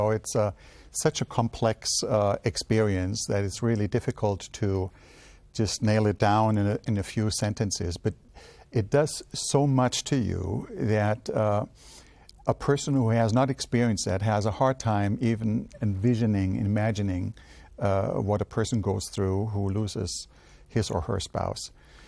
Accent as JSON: {"language": "English", "country": "Germany", "tie": "born or raised there", "moved": "as an adult", "lives_now": "United States", "said": "I was born and raised in Germany and just recently, a couple of years ago, transitioned to the United States."}